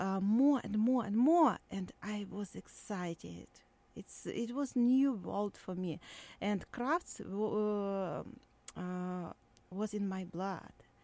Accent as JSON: {"language": "English", "town": "Plesetsk", "region": "Arkhangelsk Oblast", "country": "Russia", "tie": "born or raised there", "second_language": "English", "moved": "yes", "said": "Plesetsk. This town close to city of Archangel, what near the White Sea. There is a lot of forest around my hometown, and many lakes and rivers, but no mountains, just flat land."}